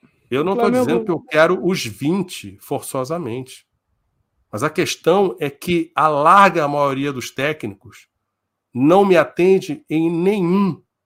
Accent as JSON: {"language": "Portuguese", "country": "Brazil", "said": "Eu sou brasileiro e não sou inferior a ninguém."}